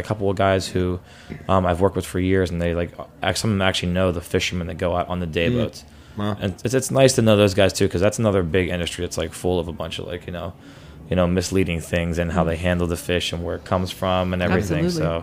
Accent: Pittsburgh, Pennsylvania, United States; You know, I mean, I grew up in Pittsburgh, but like, we're kind of, you know, got a lot of some Southern influence going in there

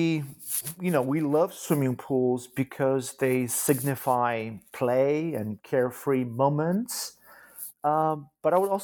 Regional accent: Poland; when I was a kid in Poland, growing up in Poland.

